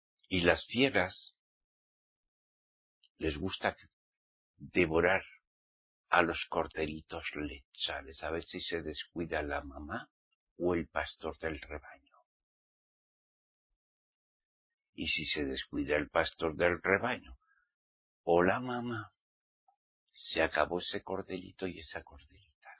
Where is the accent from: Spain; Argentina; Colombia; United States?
Spain; Basque Country; Yo provengo del País Vasco, Sabin. Y allí siempre se celebran los banqueteos.